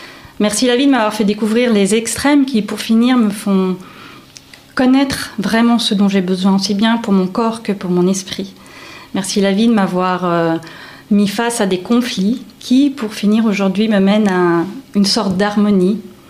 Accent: France; now in Aire-la-Ville, Switzerland; Je suis française, mais j'ai toujours travaillé à Genève.

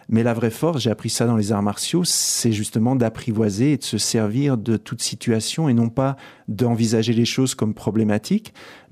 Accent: Auvergne-Rhône-Alpes, France; Je suis de double nationalité, donc je suis franco-suisse, mais j'ai passé mon enfance en Haute-Savoie.

